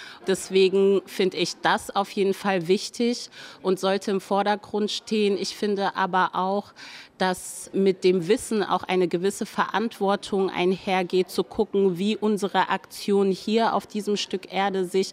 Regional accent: Germany; Ich glaube, dass es wichtig für uns als Deutsche ist, uns mit all unserer Vergangenheit zu beschäftigen.

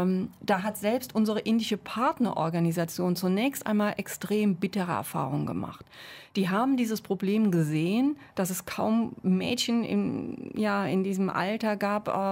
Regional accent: Germany; Also wir können auf keinen Fall als Deutsche hingehen und sagen, was tut ihr

